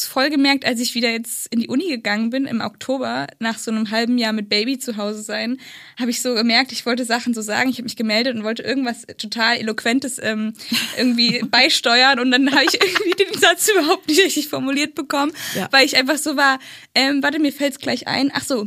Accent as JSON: {"language": "German", "region": "Thuringia", "country": "Germany", "said": "Ich komme aus Thüringen, das ist jetzt nicht super weit weg. Also es sind irgendwie so 2-3 Stunden."}